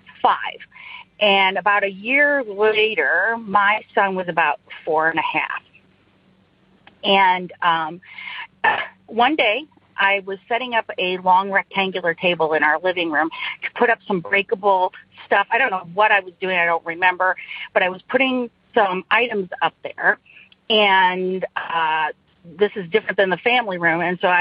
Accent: Indiana, United States; I'm from Northern Indiana.

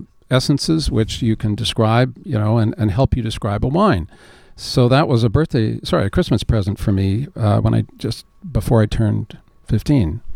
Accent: Montreal, Quebec, Canada; I grew up in Montreal.

